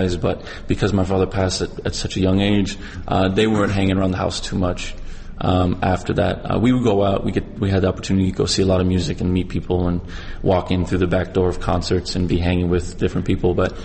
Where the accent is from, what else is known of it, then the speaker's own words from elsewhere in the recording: Florida, United States; Yeah, I grew up in Florida.